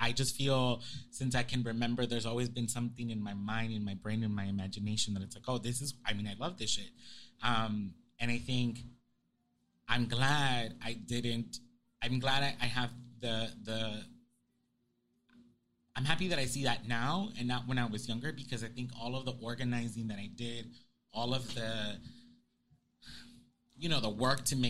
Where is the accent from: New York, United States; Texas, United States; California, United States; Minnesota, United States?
California, United States; Los Angeles; I mean, born and raised in South Central. We were just talking about that, right? You know, went to Normandy Avenue Elementary.